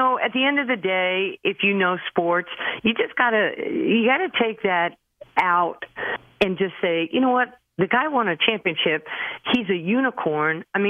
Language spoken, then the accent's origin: English; New York, United States; I have his picture from growing up in New York.